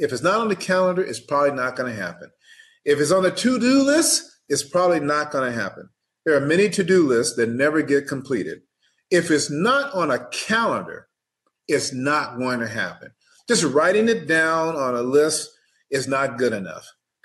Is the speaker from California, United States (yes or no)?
yes; San Bernardino, California, United States; I grew up extremely poor. I'm the oldest of seven kids. We grew up in San Bernardino in a 600 square foot house.